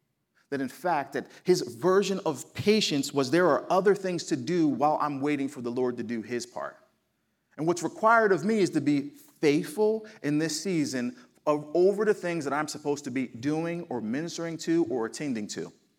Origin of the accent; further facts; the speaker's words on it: New Jersey, United States; also born or lived in Dallas; Now, I'm from New Jersey. I'm sure you probably picked it up in my accent. When I moved to Dallas, Texas, we lived there for 10 years.